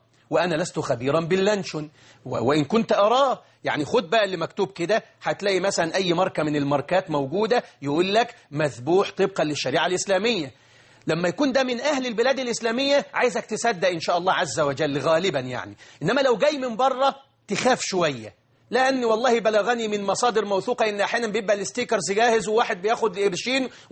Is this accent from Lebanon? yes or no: no; Egypt; فاختار الناس عندنا في مصر أن يقرأ واحد القرآن بأجر أو بغير